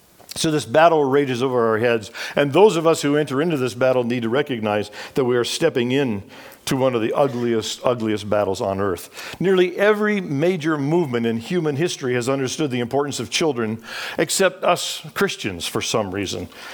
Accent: Côte d’Ivoire; When I was a little guy, I grew up in the Ivory Coast of West Africa, son of missionaries.

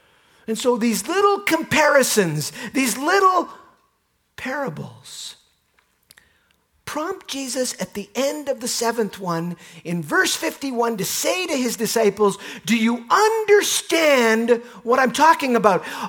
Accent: Canada; We're a little bit handicapped as Canadians on this one. Because we grew up in the Commonwealth.

